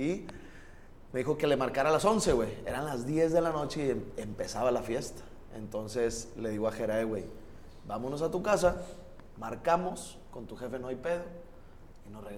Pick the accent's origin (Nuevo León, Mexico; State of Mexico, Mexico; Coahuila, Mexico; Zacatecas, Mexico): Nuevo León, Mexico; Santiago; Y nosotros somos de Santiago, pues, estábamos en Monterrey.